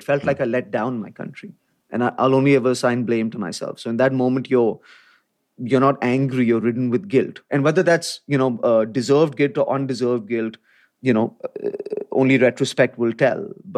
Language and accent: English; India; also born or lived in Lagos, Nigeria; where I got my ass beaten every day because I was the guy from India. And just as soon as I had made friends in Lagos, off to private school in India, where I was the kid from Africa.